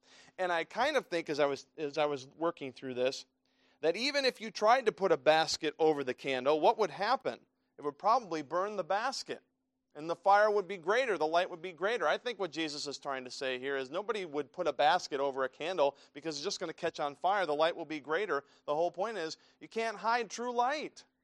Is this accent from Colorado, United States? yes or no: no; Maryland, United States; You know that we came from Maryland, and we lived about, I guess, 15 miles or so from Baltimore. It took longer to get there. We were out in the country.